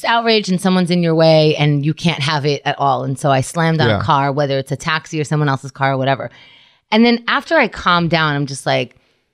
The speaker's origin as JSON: {"language": "English", "town": "New York City", "region": "New York", "country": "United States", "said": "I'm a New Yorker."}